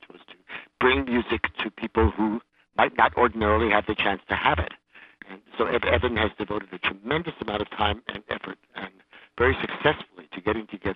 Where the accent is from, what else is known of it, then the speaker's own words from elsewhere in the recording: New York, United States; I grew up near New York, and I went to the Juilliard School.